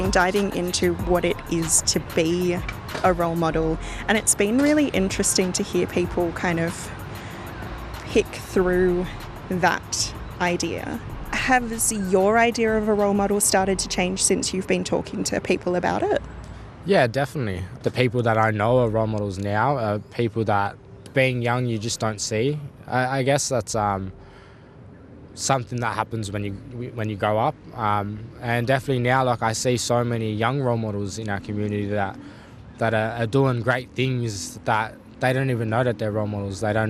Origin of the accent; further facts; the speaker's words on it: Maroubra, New South Wales, Australia; I'm a Gomori man. My people are from Moree, Tauhara, but I grew up on Bidjigal Land in Maroubra.